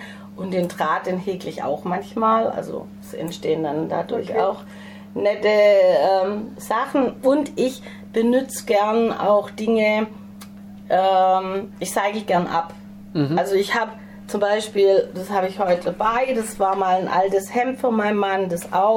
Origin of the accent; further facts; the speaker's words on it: Herrenberg, Baden-Württemberg, Germany; born there; Also, ich bin geboren in Herrenberg. Und meine Mutter war Chilenin, also ich habe einen lateinamerikanischen Einschlag